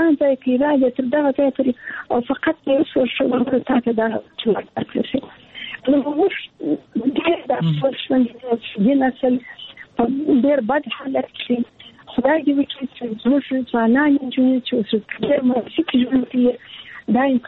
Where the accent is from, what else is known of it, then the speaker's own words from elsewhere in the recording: Kandahar, Afghanistan; also born or lived in Kabul; زه د کندهار یم، د کندهار د غونیا لالیسي کې مې زده کړې وکړې او کابل پوهنتون ته ولاړم